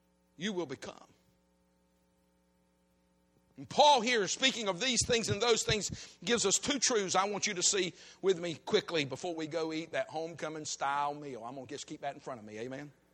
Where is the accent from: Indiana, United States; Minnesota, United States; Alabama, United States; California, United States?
Alabama, United States; When I was a boy growing up in South Alabama